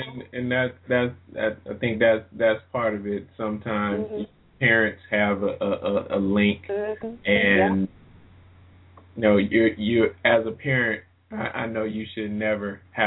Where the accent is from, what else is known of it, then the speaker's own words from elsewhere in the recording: Indianapolis, Indiana, United States; coming out of my hometown. I just want to say Indianapolis, what? So, anyway, I'm from everywhere, just so y'all know.